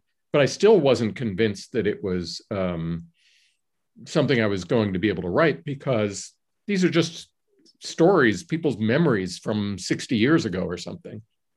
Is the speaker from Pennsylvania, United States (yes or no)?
yes; Johnstown, Pennsylvania, United States; I will go home to my hometown, Johnstown, Pennsylvania, and see if there's material there